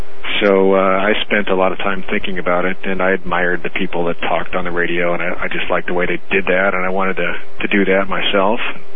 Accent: Iowa, United States; In Iowa, in central United States. Yeah, out in rural country. Actually, we were on a farm, and living in probably the more economically backward part of the state

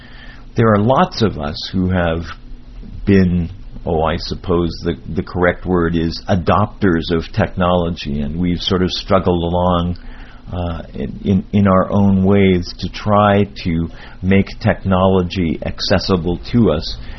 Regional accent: Miami, Florida, United States; Good evening … from Miami, Florida.

